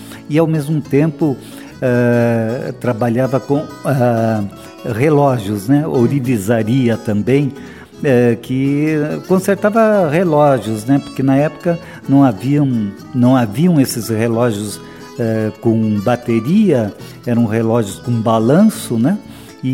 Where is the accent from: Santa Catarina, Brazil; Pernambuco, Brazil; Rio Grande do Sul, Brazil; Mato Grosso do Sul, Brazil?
Rio Grande do Sul, Brazil; Três Passos; born there; Eu nasci em Três Passos, Rio Grande do Sul.